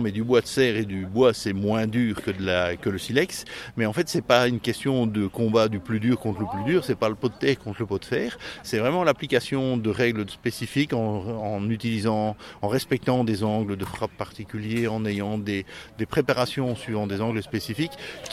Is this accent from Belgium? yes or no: yes; Belgium; Je viens de Belgique.